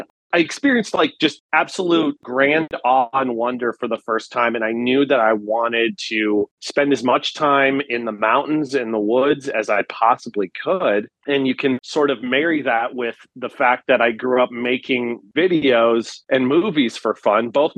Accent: Minnesota, United States; Basically, I grew up here in Minnesota, and Minnesota has a lot of nature.

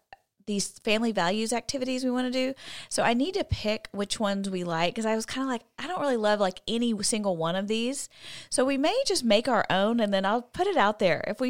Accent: College Station, Texas, United States; So I grew up in College Station where Texas A&M is.

